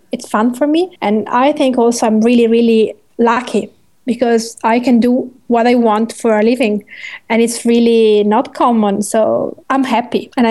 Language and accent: English; Colle di Val d'Elsa, Tuscany, Italy; I'm from Colle Valdelsa, which is closer to Siena than to Florence